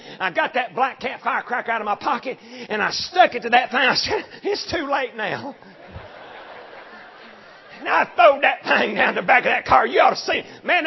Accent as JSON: {"language": "English", "region": "Tennessee", "country": "United States", "tie": "born or raised there", "lives_now": "Georgia, United States", "said": "no, ma'am, I was raised in Tennessee, and I live in Georgia, and I'm just trying to practice some of them old country boy manners."}